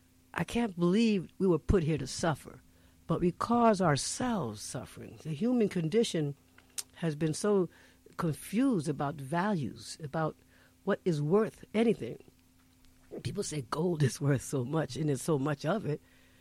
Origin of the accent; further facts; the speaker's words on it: New Rochelle, New York, United States; born there; also born or lived in Paris, France; Well, my family, actually, I was born in New Rochelle, New York. My husband is born in Congo. We met in Paris. I lived there for 10 years in the African community.